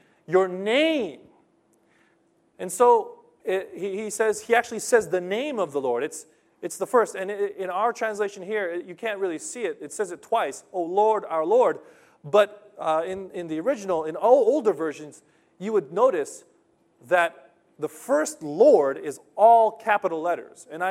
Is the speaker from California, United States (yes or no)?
yes; Los Angeles, California, United States; Growing up in Los Angeles, you didn't have a chance to look at the stars in the sky.